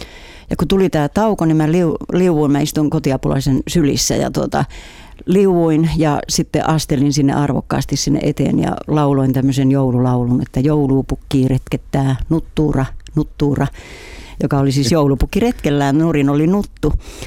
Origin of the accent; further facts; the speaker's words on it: Nivala, North Ostrobothnia, Finland; Ojakylässä Marjoniemen kansakoulu, jossa meidän koti, se on mun kotikyläni, ja vanhemmat on maanviljelijöitä, äitini oli alakoulun opettaja.